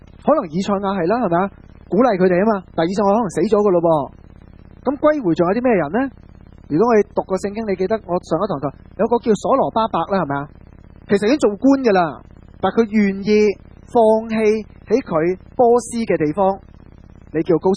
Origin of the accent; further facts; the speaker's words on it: Foshan, Guangdong, China; 譬如我回佛山呢，其实走过几条街呢，隔离那条村就 有一个祠堂在这里的，